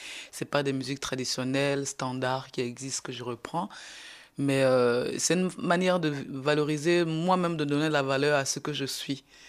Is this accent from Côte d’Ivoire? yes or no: yes; Côte d’Ivoire; first language Bété; French is a second language; Ma langue maternelle, c'est le bété. Mais j'ai choisi toutes ces langues parce que moi j'ai grandi dans un village panafricain, en disant que je suis née ivoirienne, mais j'ai grandi panafricaine.